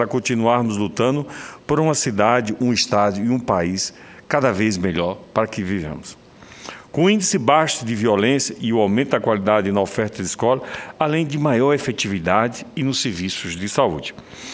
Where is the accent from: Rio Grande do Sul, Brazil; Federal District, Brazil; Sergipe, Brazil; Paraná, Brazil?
Sergipe, Brazil; Itabaiana; born there; E aqui, em seus 123 anos de emancipação, Itabaiana possa se orgulhar cada vez mais dos seus filhos. Senhor presidente, agradeço aqui por essas palavras e dizer que é uma honra muito grande ter nascido naquele can